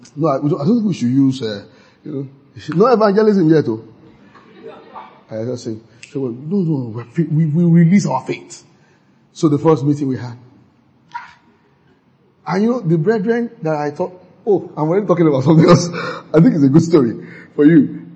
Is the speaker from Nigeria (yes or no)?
yes; Nigeria; And being a Nigerian, you know.